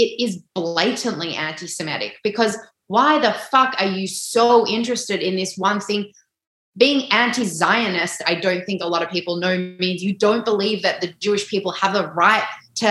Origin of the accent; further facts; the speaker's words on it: Australia; We are Australian. We are living on this land. This is our battle.